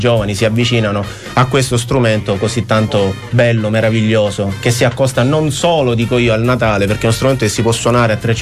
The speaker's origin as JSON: {"language": "Italian", "region": "Sicily", "country": "Italy", "said": "io vengo dalla provincia di Messina e lì ancora questa tradizione è radicata"}